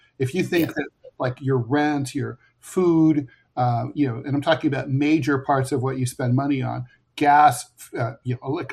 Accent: Ohio, United States; And for $18, when I was a kid, growing up in Ohio, you could get 4 bags of groceries.

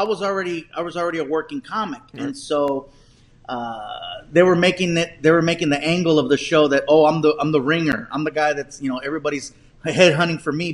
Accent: California, United States; The hotel was actually in my hometown. It was at the Queen Mary.

